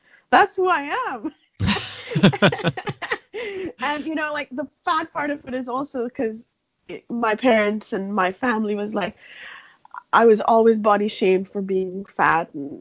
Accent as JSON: {"language": "English", "country": "India", "tie": "born or raised there", "said": "So I grew up in India, and I come from a very traditional family."}